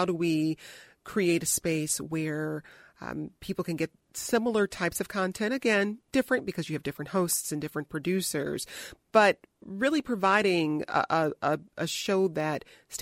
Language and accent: English; Midwest, United States; Because I grew up in the Midwest, I have spent most of my career in the Midwest.